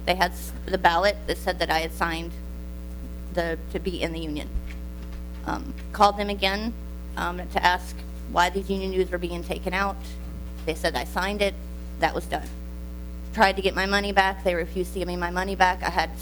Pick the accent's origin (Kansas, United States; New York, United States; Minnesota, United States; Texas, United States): Minnesota, United States; Duluth; I'm from Duluth.